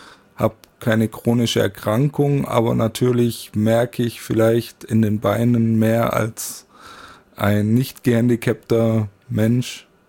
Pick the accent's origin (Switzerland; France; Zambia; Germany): France; Saint-Nazaire, Pays de la Loire; Also Nantes ist ja, da war ich dann im Krankenhaus als Kind. Ich bin in Saint-Nazaire geboren und wurde nach Nantes verfrachtet, weil ich zu früh geboren bin.